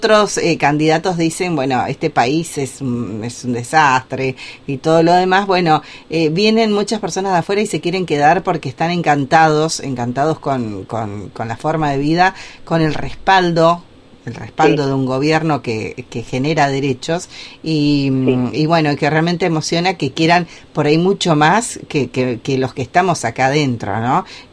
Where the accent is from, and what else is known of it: Argentina